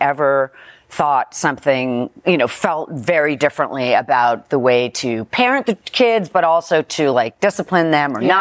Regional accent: New York, United States; I was raised in New York.

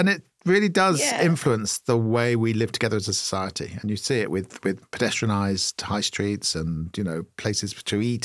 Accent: Maidenhead, South East England, United Kingdom; Well, I grew up in Maidenhead

